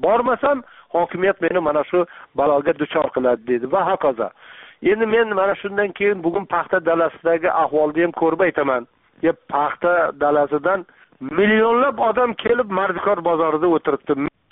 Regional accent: Jizzakh Region, Uzbekistan; men o'zim tug'ilib o'sgan Jizzax tumanining Malgizor tog' etaklarida o'zim bolaligim o'tgan, o'zim tug'ilgan qishloqlarda

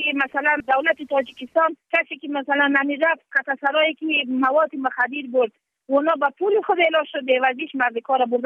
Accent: Afghanistan; moved away; من از افغانستان آمدیم

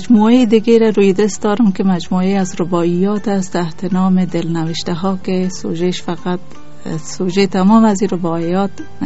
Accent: Kabul, Afghanistan; also born or lived in northern Afghanistan; در 1350 متولد شدیم، البته در یکی از ولایات شمال کشور، در کابل بزرگ شدیم.

